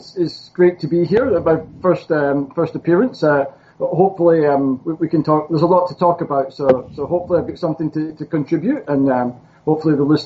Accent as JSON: {"language": "English", "town": "Prestwick", "region": "Scotland", "country": "United Kingdom", "moved": "yes", "said": "I'm from Scotland. I'm actually from a small town called Prestwick, which is about 60 kilometres south of Glasgow."}